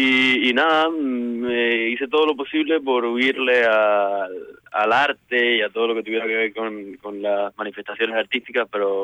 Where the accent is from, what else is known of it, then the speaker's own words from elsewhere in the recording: Cuba; yo verdaderamente nunca me siento más cubano que cuando estoy fuera de Cuba.